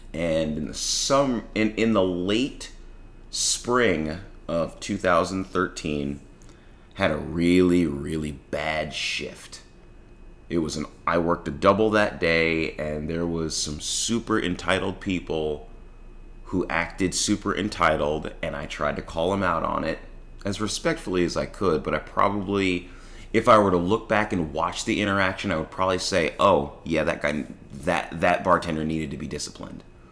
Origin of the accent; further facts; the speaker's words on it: United States; September 11th has significance in my personal history as an American